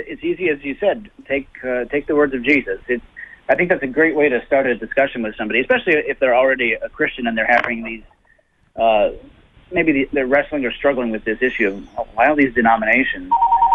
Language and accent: English; Portland, Oregon, United States; Or where I grew up in Oregon, Mount Hood was the source of water for the Columbia River Basin, where I lived in Portland.